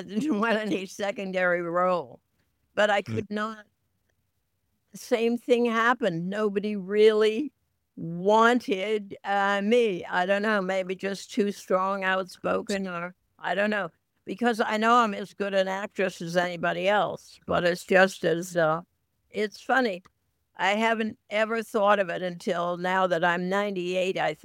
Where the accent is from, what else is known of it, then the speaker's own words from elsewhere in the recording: New England, United States; I'm from New England, you know, where you really don't ever talk unless you have to.